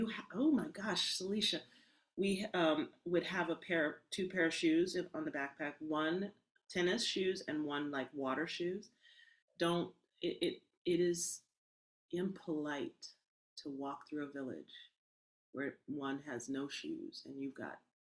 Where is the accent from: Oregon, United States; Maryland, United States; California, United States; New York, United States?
California, United States; Berkeley; born there; I was born in Berkeley, I'm peace and love, you know. I'm still so Western.